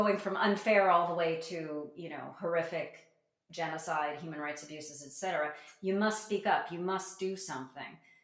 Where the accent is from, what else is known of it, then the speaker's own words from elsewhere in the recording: United States; as a Jewish as an American Jew, I was a Reformed Jew in my case, I was raised on what I refer to as, you know, Holocaust tales.